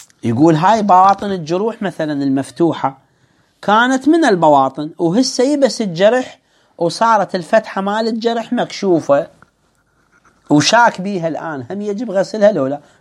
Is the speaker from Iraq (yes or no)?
yes; Iraq; يعني هاي المصطلحات عندنا في العراق تستعمل